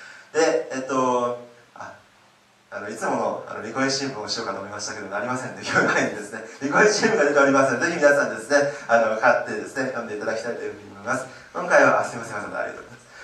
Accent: Saga, Japan; 私の実家でですね、佐賀なんですけど

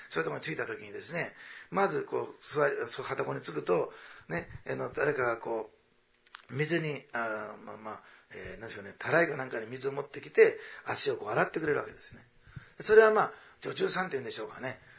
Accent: Osaka, Japan; 私は大阪出身なんですけど、大阪の名物は、岩おこしと岩さんなんですね。

